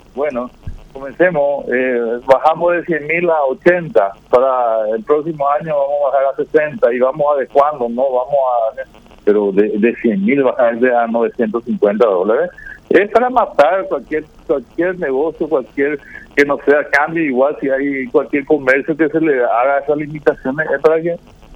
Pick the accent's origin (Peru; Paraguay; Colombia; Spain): Paraguay; como somos todos los paraguayos también